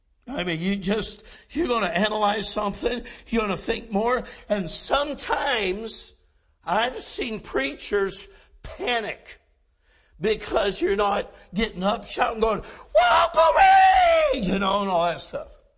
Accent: California, United States; I joined them. I was from California. And they looked at me like, what are you doing here?

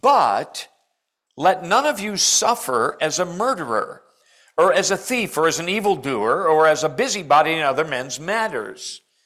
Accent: Alaska, United States; And I am from Alaska, but the time zone's not that extreme.

